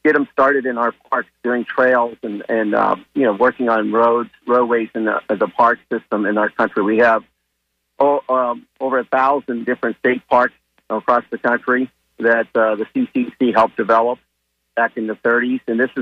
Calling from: St. Petersburg, Florida, United States; from St. Petersburg.

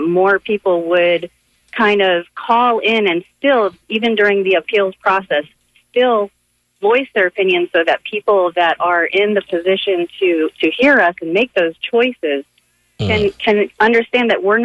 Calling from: Tampa, Florida, United States; … in Tampa.

